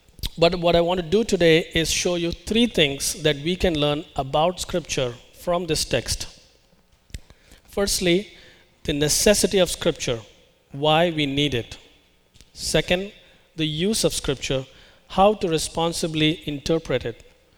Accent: India; I come from India

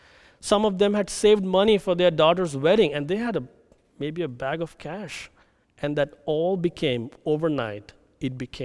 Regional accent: India; the Indian government, I'm an Indian citizen, the Indian government decided to change the currency bills that were in circulation in India and abroad, actually.

